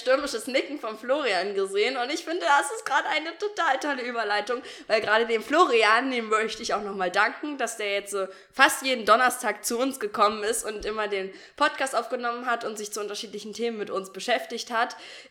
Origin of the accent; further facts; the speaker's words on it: Germany; für mich als Deutscher